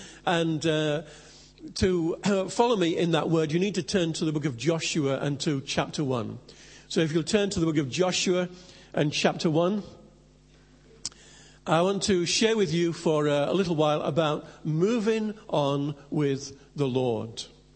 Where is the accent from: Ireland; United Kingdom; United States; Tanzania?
United Kingdom; Leeds, Yorkshire and the Humber; now in London, United Kingdom; in 1983, we moved down as a family from Leeds to London.